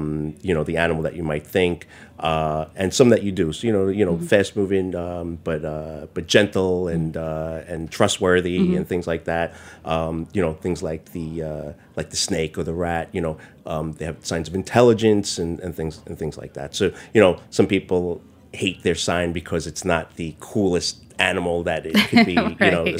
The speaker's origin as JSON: {"language": "English", "town": "New York City", "region": "New York", "country": "United States", "tie": "born or raised there", "said": "So Chinatown itself, I grew up on Mott Street. It's the Manhattan Chinatown."}